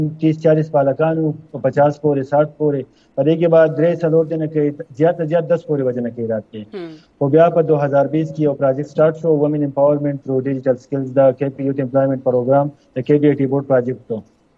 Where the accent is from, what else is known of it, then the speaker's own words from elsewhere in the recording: Khyber Pakhtunkhwa, Pakistan; also born or lived in Peshawar; زه د سوات یم، اصل کې یو اوچت غونډې غر دی دغه ځای یم.